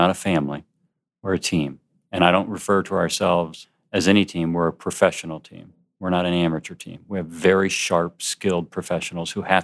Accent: St. Petersburg, Florida, United States; I am a native, you know, like a lot of folks. I was born and raised here in St. Pete. Lived down on 4th Street South where I grew up.

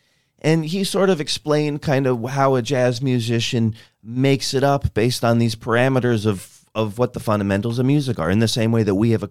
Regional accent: St. Petersburg, Florida, United States; St. Petersburg, Florida.

